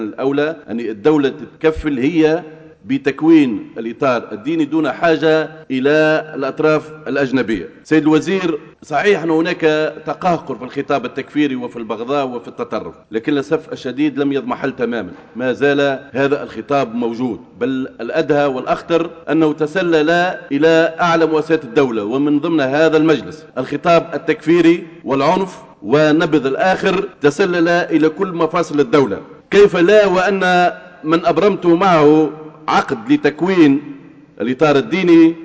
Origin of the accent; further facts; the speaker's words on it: Tunisia; عندنا في تونس